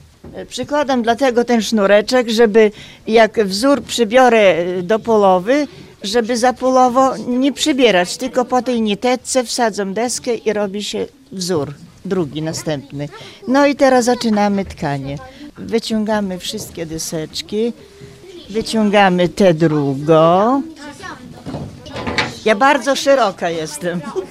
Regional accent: Nowy Holeszów, Lublin Voivodeship, Poland; Przyjechałam z Nowego Choleszowa. To jest powiat włodawski.

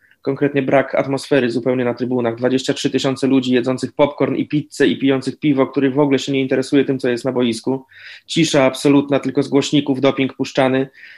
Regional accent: Wrocław, Lower Silesian Voivodeship, Poland; no ja kocham koszykówkę, wychowywałem się we Wrocławiu, jestem wrocławianinem

